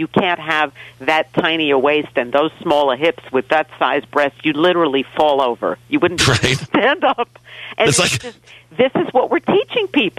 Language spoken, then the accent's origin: English; New York, United States; I'm a New Yorker. I talk to the sidewalk.